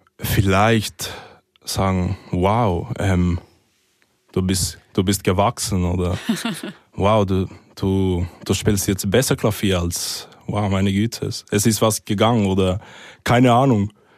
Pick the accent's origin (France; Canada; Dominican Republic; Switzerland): Dominican Republic; Also ich bin in der Dominikanischen Republik aufgewachsen.